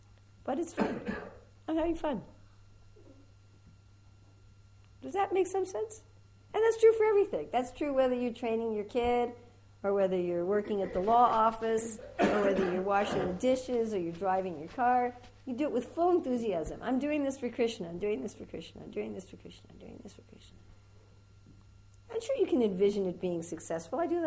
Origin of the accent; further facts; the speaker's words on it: United States; I'm sure you've all noticed that I'm an American, and I hope that you will excuse me for my crude American ways.